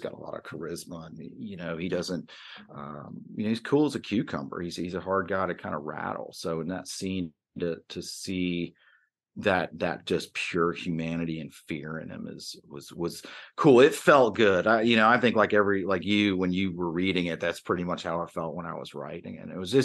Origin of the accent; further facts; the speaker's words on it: Atlanta, Georgia, United States; also born or lived in New York; I grew up in the Atlanta area after my family had moved down from New York, and spent my teens and early 20s down in that area.